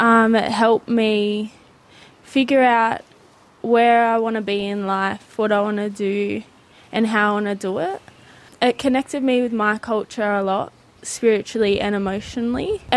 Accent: Batemans Bay, New South Wales, Australia; I'm from Batemans Bay, New South Wales.

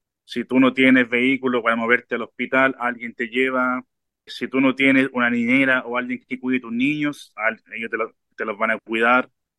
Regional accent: Chile; now in Australia; Hay muchas actividades en los pubs australianos que yo no he visto en mi país, en Chile

